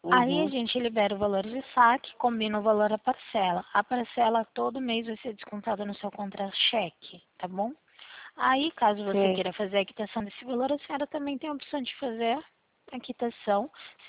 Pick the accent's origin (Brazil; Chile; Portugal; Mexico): Brazil; Limeira, São Paulo; Limeira, no interiorzinho de São Paulo.